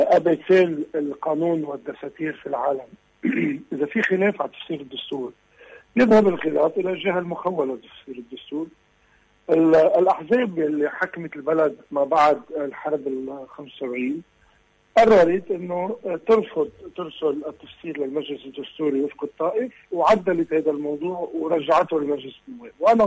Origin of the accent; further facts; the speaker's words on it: Lebanon; يعني على القليل بيعرفوا أكثر بكثير مننا نحن كلبنانيين